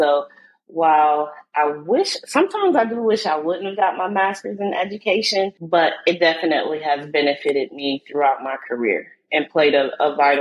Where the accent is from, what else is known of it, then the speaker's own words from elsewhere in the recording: New York, United States; So definitely a New York Knicks fan. I didn't have a choice. That was the home team, right? Even though I was 5 hours away from them.